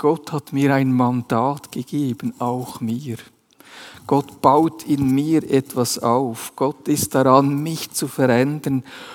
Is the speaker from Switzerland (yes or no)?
yes; Switzerland; Das sage ich als Schweizer.